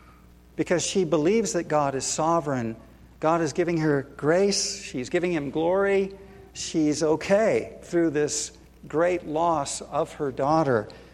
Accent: California, United States; We're from California. Cappy and I know a little bit about earthquakes

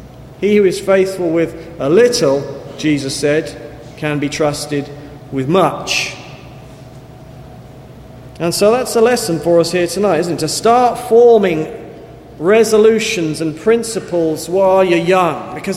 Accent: New Haven, Connecticut, United States; I come from New Haven. We've got a college there named after him.

